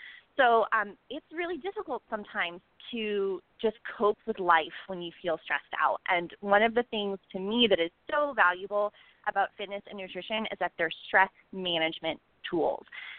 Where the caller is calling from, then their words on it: La Jolla, California, United States; because I'm calling from La Jolla, California, which is just outside of San Diego